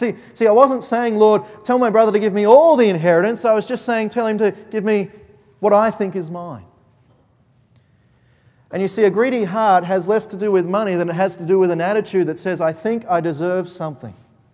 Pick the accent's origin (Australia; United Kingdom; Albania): Australia; sorry, I'm Australian, please forgive me.